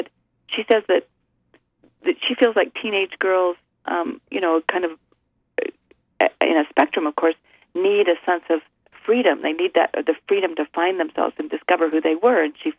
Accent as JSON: {"language": "English", "region": "Idaho", "country": "United States", "tie": "born or raised there", "lives_now": "Eugene, United States", "said": "I grew up in Idaho, yes."}